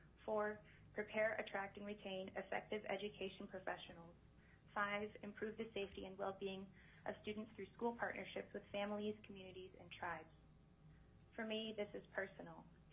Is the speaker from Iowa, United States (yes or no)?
no; Kotzebue, Alaska, United States; I'm from Kotzebue, but my family also comes from Norvik.